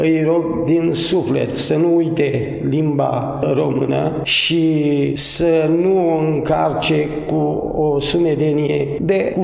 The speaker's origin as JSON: {"language": "Romanian", "country": "Romania", "said": "Eu sunt român și inima mea bate pentru limba și literatura română."}